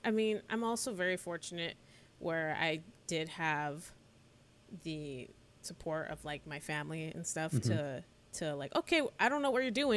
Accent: California, United States; now in Pasadena, United States; I mean, I'm kind of Orange County. I grew up in Orange County.

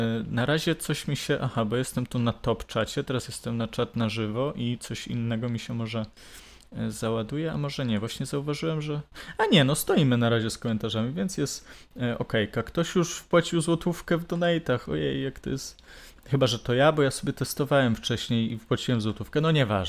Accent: Opole Voivodeship, Poland; moved away as an adult; now in Kraków, Poland; No, przeprowadziłem się z Opolszczyzny do Krakowa, żeby studiować film.

